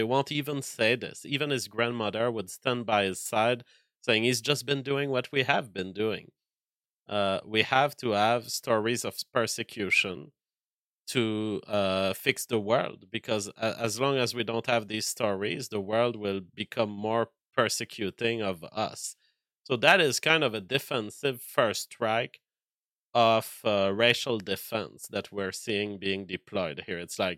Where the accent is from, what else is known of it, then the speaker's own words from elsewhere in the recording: United States; I'm an American, sir.